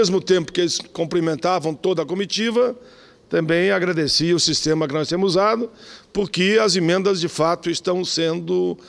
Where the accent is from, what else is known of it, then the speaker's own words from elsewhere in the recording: Caxias do Sul, Rio Grande do Sul, Brazil; minha cidade natal, que é Caxias do Sul.